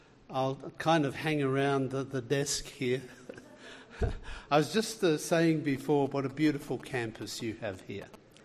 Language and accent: English; Australia; You can tell by my accent I'm from way down under in Australia, but I studied at Loma Linda